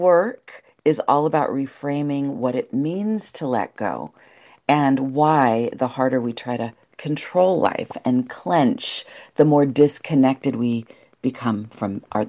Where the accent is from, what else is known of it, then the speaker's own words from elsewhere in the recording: United States; am American, but my